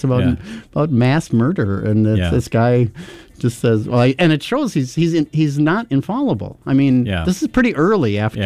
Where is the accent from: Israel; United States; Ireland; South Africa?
Ireland; I'm Irish.